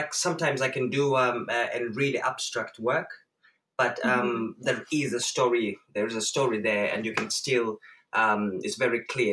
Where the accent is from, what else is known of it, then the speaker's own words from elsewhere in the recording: Zimbabwe; now in United Kingdom; I am originally from Zimbabwe, and I grew up in a society where dance is a big thing, like dance and music